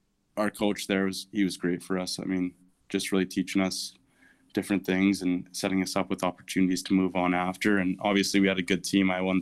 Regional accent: St. Albert, Alberta, Canada; growing up in Canada and in St. Albert in particular

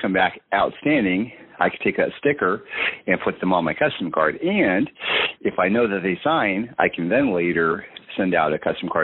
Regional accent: California, United States; And I'm originally from California anyways.

